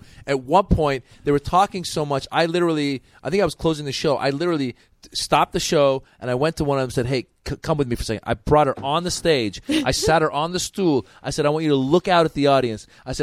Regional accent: United States; Because I grew up in America, so and stand up is an American art form in many ways

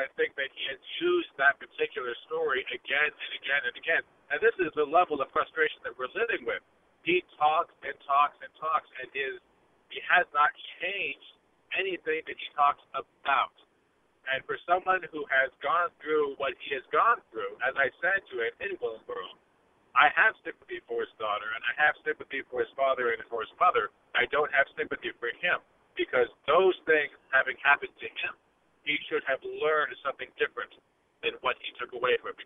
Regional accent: Canada; I was raised in Canada. I was born in this country.

